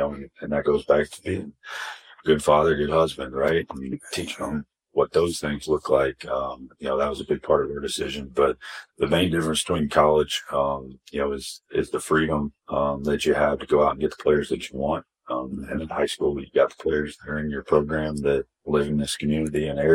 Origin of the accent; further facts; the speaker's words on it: Indiana, United States; I grew up in Posey County, went to North Posey High School, graduated in 2003, played for Coach Jingleball.